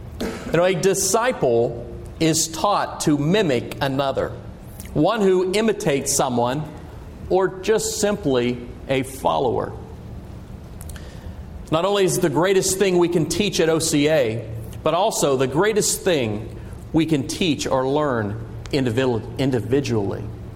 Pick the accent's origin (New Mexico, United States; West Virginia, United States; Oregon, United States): West Virginia, United States; Again, I'm from West Virginia, so.